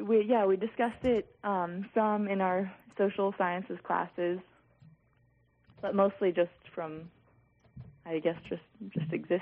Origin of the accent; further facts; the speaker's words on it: Mendocino, California, United States; I guess it was just after being growing up in Mendocino, we don't have as much exposure to racism and the protests as we would if we grew up in a big city.